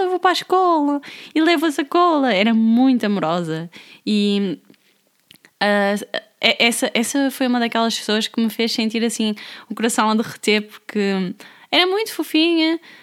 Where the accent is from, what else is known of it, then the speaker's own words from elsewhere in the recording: Amarante, Porto, Portugal; fomos raparigas e rapazes, todos da mesma idade, mais ou menos ali aquele grupo de jovens da minha aldeia, e partimos na aventura. Nós de Amarante, uma aldeia muito pequenina, viemos aqui para baixo, para Lisboa